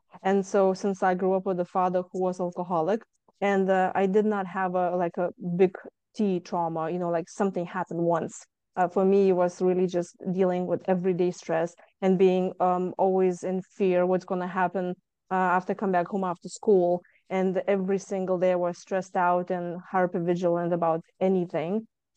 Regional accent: Lithuania; now in United States; I came to the US from Lithuania 24 years ago.

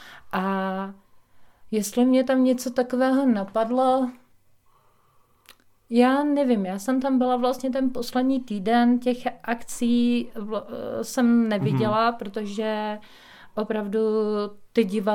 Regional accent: Vysočina Region, Czechia; jsem z Vysočiny, takže já se seznamuju tady s tím krajem, i když jsem tady 10 let

